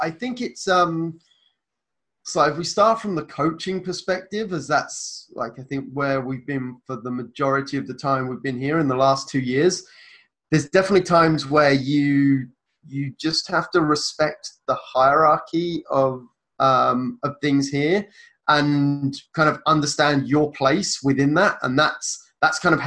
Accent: United Kingdom; particularly being British, we don't tend to show much emotion

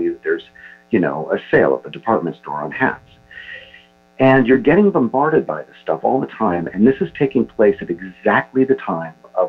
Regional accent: New England, United States; I'm not a New Yorker, I guess, at the bottom line. I'm a New Englander

